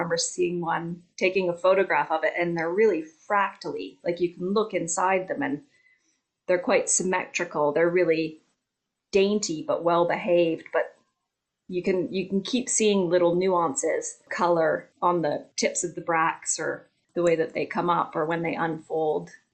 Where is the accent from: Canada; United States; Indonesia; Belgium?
Canada; also born or lived in Australia; now in United Kingdom; I'm a transplant, so I'm Canadian originally, but having also lived in Australia